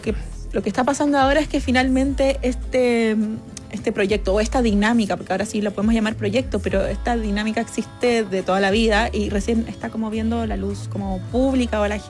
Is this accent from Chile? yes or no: yes; Chile; yo soy chilena, pero él estaba convencido de que yo soy uruguaya.